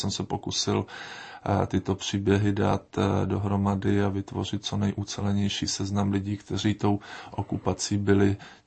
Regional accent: Lysá nad Labem, Central Bohemian Region, Czechia; protože jsem se narodil a žiju v Lysé nad Labem, která je 4 kilometry od Milovic

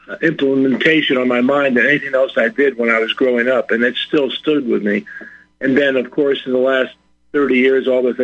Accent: Maryland, United States; when I grew up back in the late 40s, early 50s, I grew up in Maryland in a Jewish neighborhood.

